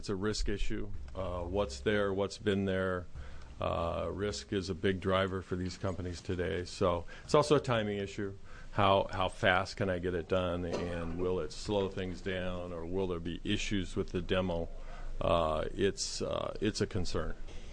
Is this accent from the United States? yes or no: yes; Baker City, Oregon, United States; So it's difficult on rural Oregon, and I don't know what the solution is. I grew up in Baker, and it's a long ways from the valley, and it's a long ways from the valley.